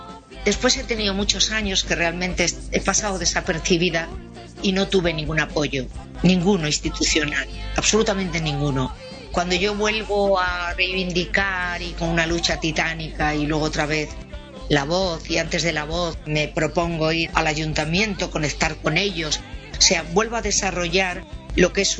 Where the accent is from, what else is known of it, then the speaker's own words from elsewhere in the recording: Valladolid, Castile and León, Spain; yo todo soy profeta en mi tierra con mi público, ya. O sea, el vallisoletano de a pie.